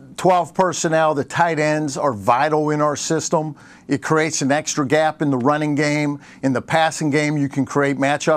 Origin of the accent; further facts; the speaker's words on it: Pittsburgh, Pennsylvania, United States; Well, you know, I'm from Pittsburgh, and Phil's from Pittsburgh. We're from the same area back there, Pine Richland.